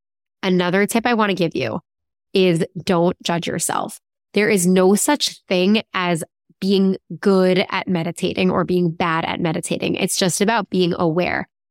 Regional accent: United States; I mean, I'm American, so I don't feel bad saying it, but I do not think that the American accent is soothing.

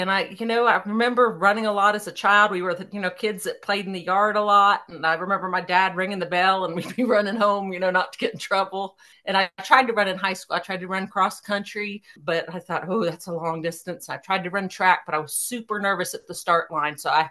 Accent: Virginia, United States; now in Tennessee, United States; I grew up in Northern Virginia, but I live in Northeast Tennessee now.

